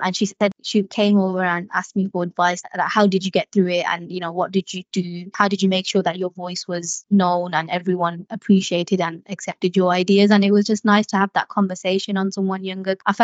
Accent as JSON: {"language": "English", "town": "Birmingham", "region": "West Midlands", "country": "United Kingdom", "said": "I work in Coventry, but I'm also from Birmingham"}